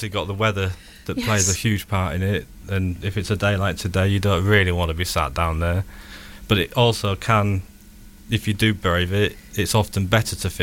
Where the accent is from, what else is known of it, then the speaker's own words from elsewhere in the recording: York, Yorkshire and the Humber, United Kingdom; I grew up in York, so we had the River Ouse.